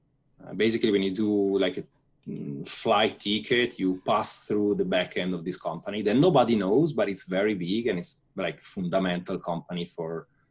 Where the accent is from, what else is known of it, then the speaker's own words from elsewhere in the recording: Lombardy, Italy; moved away as an adult; also born or lived in France; now in Japan; I grew up in Italy, and I lived there until graduation, and then I moved to France for 8 years, and then I came here to Japan 3 years ago.